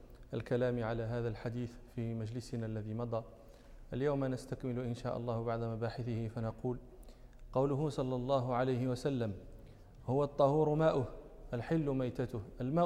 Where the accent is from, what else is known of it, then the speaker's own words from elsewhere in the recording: Morocco; مثاله عندنا في المغرب